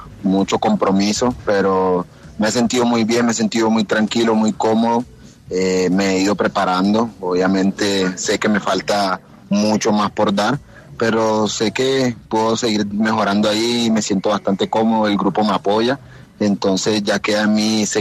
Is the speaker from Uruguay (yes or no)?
no; Cartagena, Bolívar, Colombia; Yo soy de Cartagena.